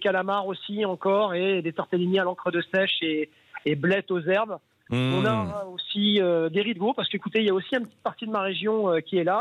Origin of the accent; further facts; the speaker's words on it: Normandy, France; Non, moi, je suis un Normand d'adoption provençale.